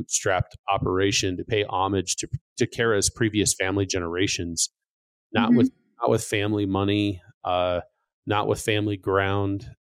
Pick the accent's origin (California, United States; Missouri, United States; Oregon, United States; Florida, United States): Oregon, United States; Pendleton; So I grew up actually in Pendleton, Oregon. So home of the Pendleton Roundup, Pendleton Whiskey, Pendleton Wool, and was always around agriculture.